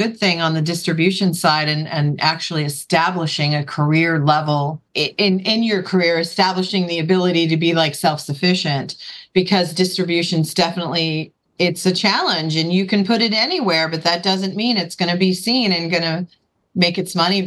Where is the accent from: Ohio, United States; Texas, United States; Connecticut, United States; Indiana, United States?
Ohio, United States; also born or lived in Chicago; I'm from Ohio, and I love that snow, and I lived in Chicago, too